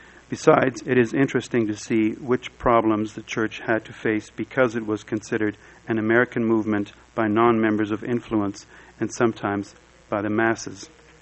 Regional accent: Innsbruck, Tyrol, Austria; born there; English is a second language; also born or lived in Kiel, Germany; I was born in 1952 in Innsbruck, Austria, known for the Winter Olympics 1964 and 1976. I was raised Catholic, but not too religious.

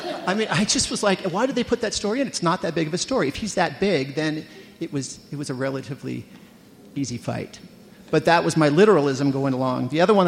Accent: California, United States; I grew up in Southern California.

